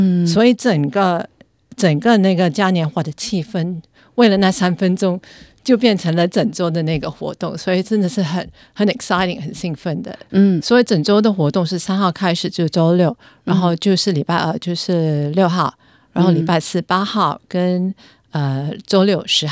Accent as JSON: {"language": "Chinese", "country": "Australia", "said": "更是我们澳洲人跟我们外国旅客心目中墨尔本的文化遗产"}